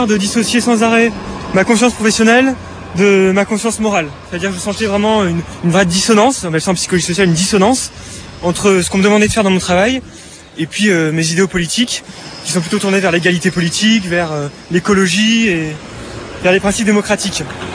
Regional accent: Grenoble, Auvergne-Rhône-Alpes, France; de Grenoble

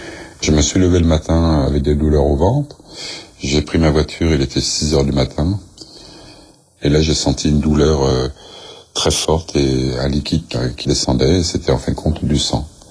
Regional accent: L'Haÿ-les-Roses, Île-de-France, France; born or raised there

